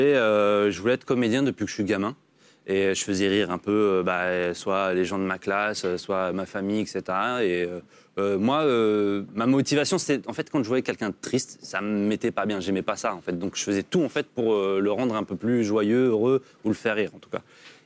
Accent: Boulogne-Billancourt, Île-de-France, France; Dans une cité à Boulogne.

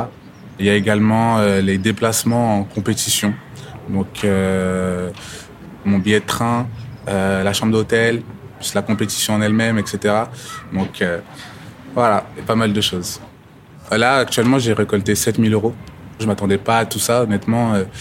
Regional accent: Saint-Denis, Île-de-France, France; Moi, je suis né à Saint-Denis, j'ai grandi à Saint-Denis.

